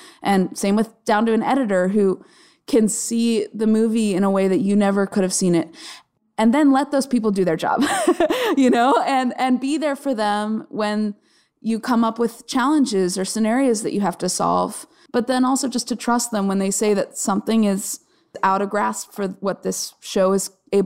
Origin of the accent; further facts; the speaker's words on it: Arizona, United States; I grew up in Arizona where you don't, like, the idea of doing something creative as a job is, like, absurd.